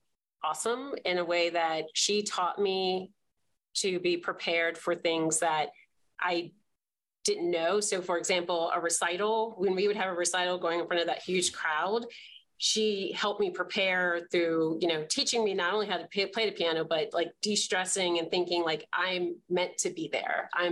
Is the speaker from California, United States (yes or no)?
no; New Jersey, United States; South Jersey. I am one of three and the baby.